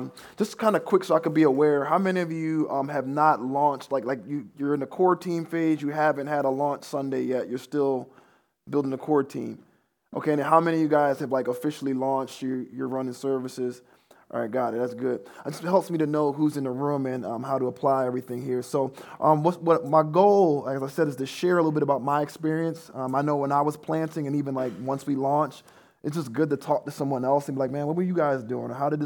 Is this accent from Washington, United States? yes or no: no; Philadelphia, Pennsylvania, United States; also born or lived in Chicago; So I was born in Chicago, but I actually grew up in Philadelphia because when my mom got to Chicago, my dad came up.